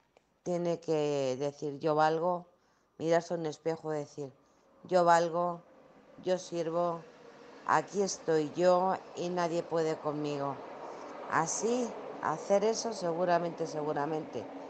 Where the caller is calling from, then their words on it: Alcorcón, Community of Madrid, Spain; de Alcorcón.